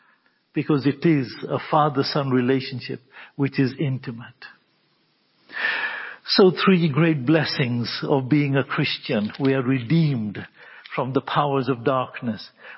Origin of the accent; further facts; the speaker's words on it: United States; born there; My father was a European. He'd moved to America and I was born in America, but he was a Scandinavian.